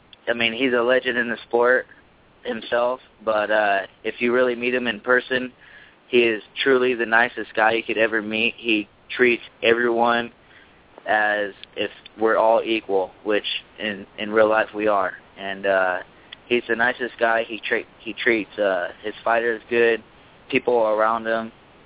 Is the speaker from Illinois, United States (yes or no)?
no; Auburn, California, United States; also born or lived in Grass Valley; I grew up north in Auburn, California, Grass Valley.